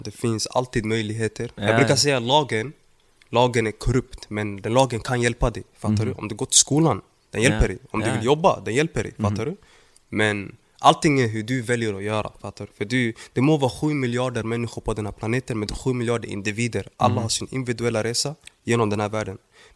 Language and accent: Swedish; Somalia; now in Sweden; Sen jag åkte till mitt hemland.